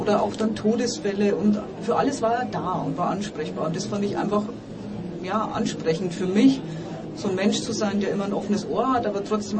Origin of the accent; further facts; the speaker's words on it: Bavaria, Germany; War eine Jodelkönigin bei uns zu Hause in Bayern.